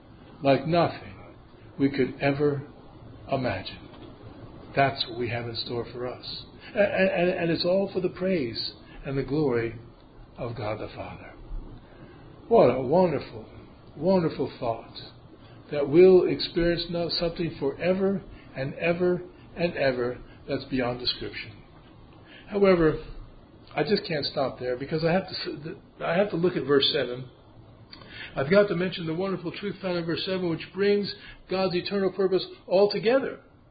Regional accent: Short Hills, New Jersey, United States; I grew up in Short Hills, New Jersey, which is a community outside of New York City. It's a bedroom community for Wall Street executives. Great wealth.

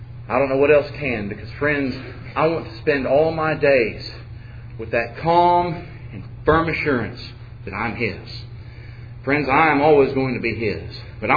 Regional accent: Texas, United States; now in Georgia, United States; I came from Texas where folks aren't so nice. You Georgians are very sweet.

